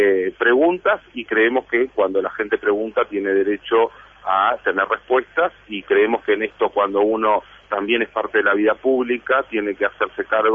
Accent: Juan Lacaze, Colonia, Uruguay; moved away as an adult; Y soy del interior, soy de Juan Lacase, y recién cuando me tocó la vida universitaria fue que llegué a Montevideo.

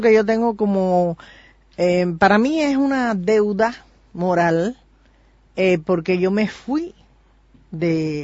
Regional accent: Cuba; Yo soy muy cubana, y mientras haya una Dama de Blanco en Cuba, ahí estoy yo llamando, preguntando y apoyándola.

